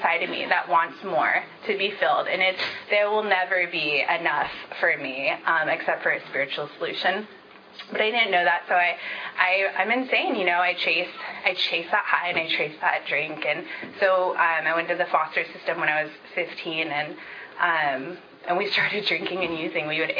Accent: California, United States; So even though I grew up down south in Orange County, we had, you know, we were like squatters. We were like living in campers and living in vans and boats and just really poor.

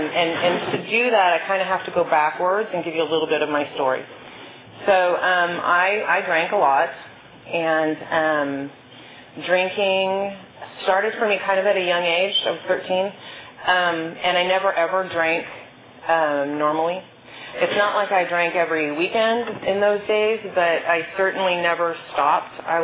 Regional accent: California, United States; I'm from the Bay Area, and all my friends went on to college, and I didn't. I stayed behind.

